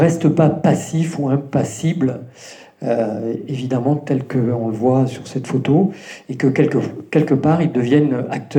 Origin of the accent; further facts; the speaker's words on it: Occitanie, France; born there; now in Toulouse, France; Donc je suis corse, mais mon papa a vécu dans l'Aveyron, s'est marié avec ma maman. Et donc je suis né dans l'Aveyron. Après, j'ai fait mes études à Toulouse. Après avoir fait mes études à Toulouse, je suis allé à Bordeaux. Puis je suis revenu à Toulouse.